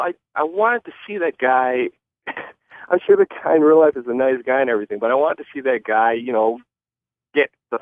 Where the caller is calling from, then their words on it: Honolulu, Hawaii, United States; Hey, Brian. … from Honolulu, Hawaii.